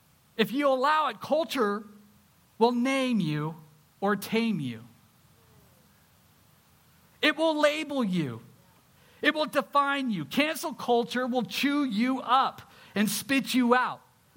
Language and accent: English; Santa Cruz, California, United States; I growing up in Santa Cruz, I lived right around the corner from Bethany University